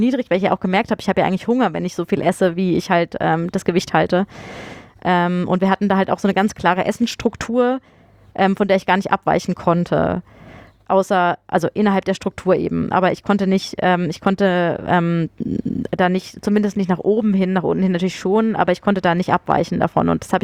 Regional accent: Munich, Bavaria, Germany; moved away; ich bin aus München weggezogen, bin dann nach Fulda gezogen.

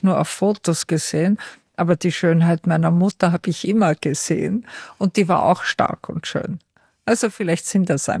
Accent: Upper Austria, Austria; ich bin aus Oberösterreich

